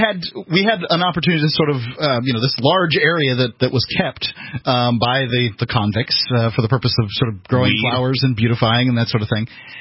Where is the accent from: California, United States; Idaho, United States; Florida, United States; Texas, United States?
Florida, United States; You know, we're from Florida, so it's a funny thing.